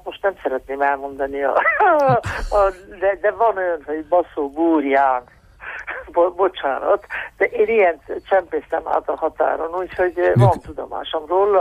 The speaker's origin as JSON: {"language": "Hungarian", "region": "Moldavia", "country": "Romania", "tie": "born or raised there", "said": "Hát én hála jó Istennek, én itt nőttem fel, és nyitott szemmel. Úgyhogy ebből tudok másoknak is osztogatni, ami nekem van, és amit kaptam itt a faluban és Moldvában."}